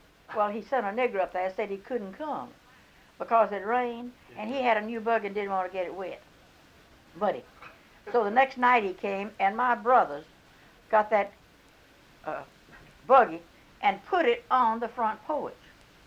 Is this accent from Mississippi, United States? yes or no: yes; Hernando, Mississippi, United States; I was born in Soda County. Of course, I was born west of Hernando.